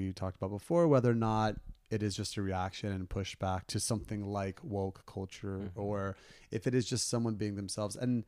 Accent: Florida, United States; now in New York, United States; I've been in New York 17 years. I'm originally from Florida.

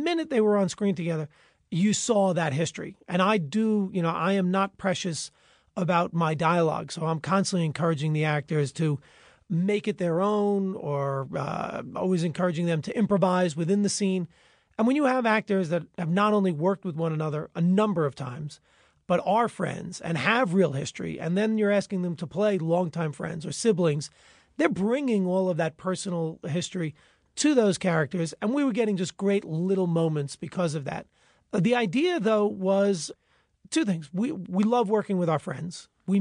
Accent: New York, United States; Ed is from Long Beach, Long Island, which is two towns over from my hometown.

